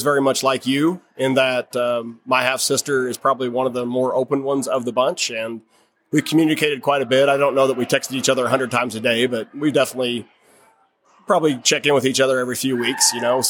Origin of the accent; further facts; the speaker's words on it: Illinois, United States; Illinois, from Southern Illinois.